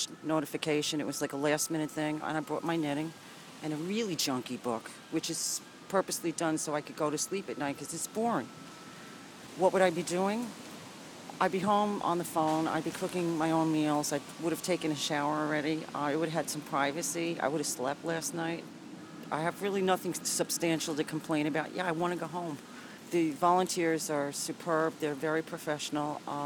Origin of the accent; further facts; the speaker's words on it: Seagate, New York, United States; I'm from Seagate also.